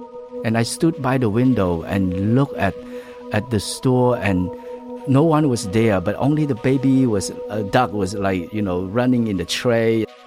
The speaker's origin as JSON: {"language": "English", "region": "Kampong Speu", "country": "Cambodia", "tie": "born or raised there", "said": "Where I grew up in Kampong Speu, at that time, me and my brother was running, laughing, swimming, and catching fish and shrimps at the river"}